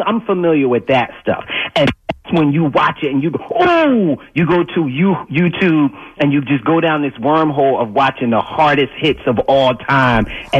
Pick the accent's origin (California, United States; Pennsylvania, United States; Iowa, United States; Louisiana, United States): Pennsylvania, United States; Philadelphia; moved away as an adult; now in Germany; Hey, I'm born and raised in Philly. Long time listening to the station, the whole 9 yards. I've been out here for nine years.